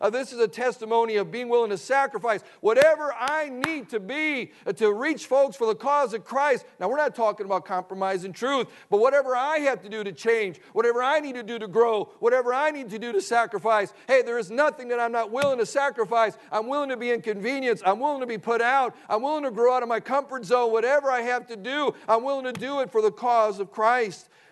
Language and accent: English; Wisconsin, United States; I grew up in Wisconsin, I went to a public school all my life. I remember it was a small school, a small town, small country town, a farming community.